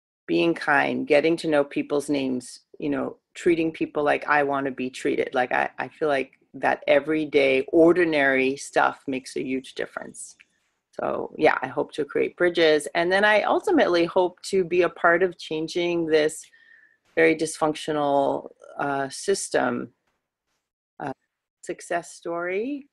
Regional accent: New York City, New York, United States; growing up in the New York City area.

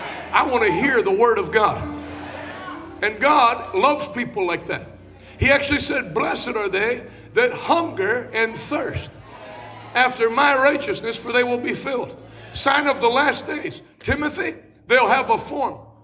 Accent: Maine, United States; I grew up in Maine. Maine is East Coast Washington.

